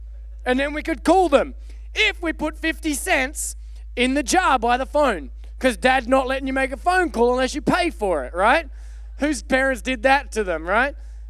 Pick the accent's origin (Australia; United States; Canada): Australia; I'm from Australia. Took a while for technology to get there, right?